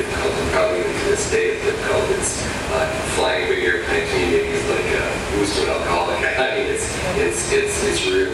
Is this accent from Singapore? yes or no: no; Hutchinson, Minnesota, United States; I'm from Hutchinson, Minnesota.